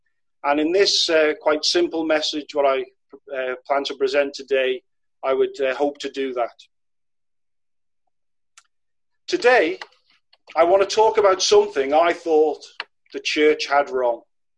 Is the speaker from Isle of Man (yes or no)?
yes; Isle of Man; I'm originally from the Isle of Man